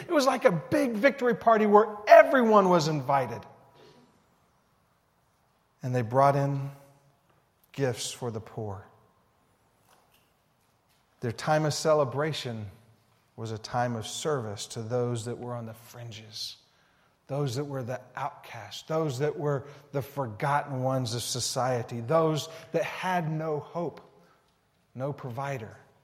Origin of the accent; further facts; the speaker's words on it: Alabama, United States; I came across a story from Alabama. Yeah, our home state.